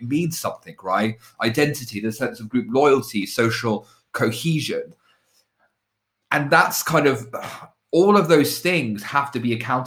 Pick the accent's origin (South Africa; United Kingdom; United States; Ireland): United Kingdom; Luton, East of England; I grew up in Luton